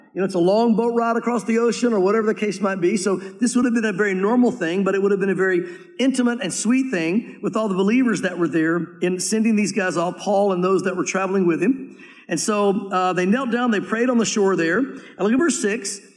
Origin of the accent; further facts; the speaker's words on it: Tennessee, United States; I grew up in Tennessee, but then I went out west for a little while, and I got saved and got saved in Tennessee, but then spent some time out west.